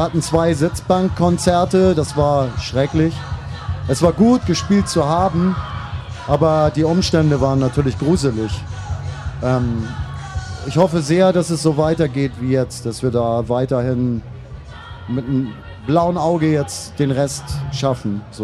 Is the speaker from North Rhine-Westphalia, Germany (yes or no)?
no; Hamburg, Germany; Und das fällt mir als Hamburger besonders leicht, maritime Stücke zu schreiben.